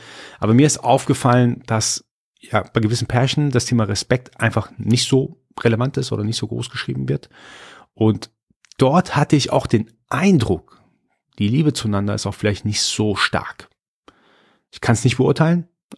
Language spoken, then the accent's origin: German; Iran; Also ich bin Iraner, bei uns ist Höflichkeit eine ganz, ganz wichtige Charaktereigenschaft.